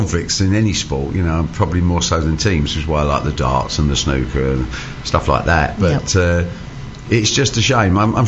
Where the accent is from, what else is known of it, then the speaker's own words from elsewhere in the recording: Debden, London, United Kingdom; also born or lived in Dagenham; I was born in Dagenham. I grew up, I had a few years there, then I went to Debden, the industrial estate, and yep. Spent there 16 years there